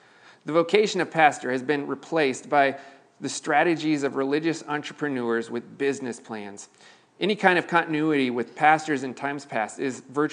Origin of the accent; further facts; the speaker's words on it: United States; I love being an American. I love this place in which I've been placed, its language, its history, its energy.